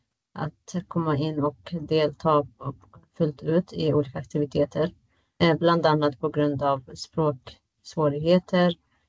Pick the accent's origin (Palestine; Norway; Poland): Palestine; jag har en annan etnisk bakgrund och jag kommer från Palestina.